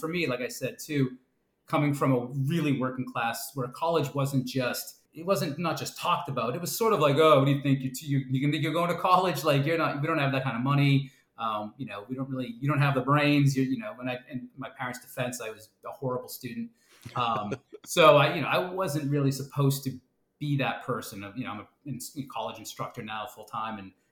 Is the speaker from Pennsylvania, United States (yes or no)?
no; Boston, Massachusetts, United States; And I think that's me growing up in Boston, in a working class family, but then going to college, being like the first to graduate